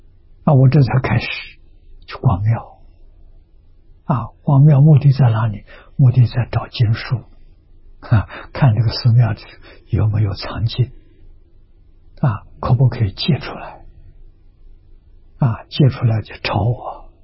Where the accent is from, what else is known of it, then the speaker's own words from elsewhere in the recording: Lujiang, Anhui, China; 他是同城人，我家乡在庐江，我们的距离现在20多公里，很近啊